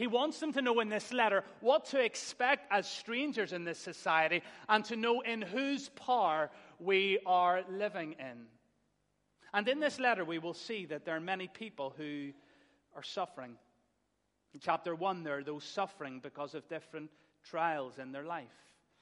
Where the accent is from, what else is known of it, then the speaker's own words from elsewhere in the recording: Northern Ireland, United Kingdom; If we come from Northern Ireland on our foreign holidays, we might say to one another in our family, we'll not know ourselves in the morning when we get up.